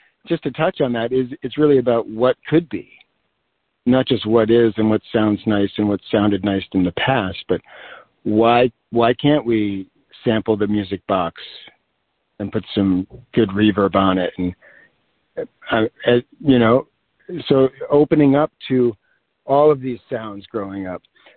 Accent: Poughkeepsie, New York, United States; My growing up in Poughkeepsie, New York, there's this folk tradition that my mother really came out of, growing up in Queens.

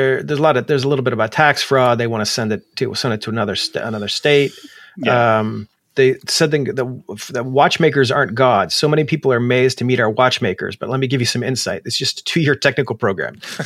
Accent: Ohio, United States; I'm from Ohio. I have standing.

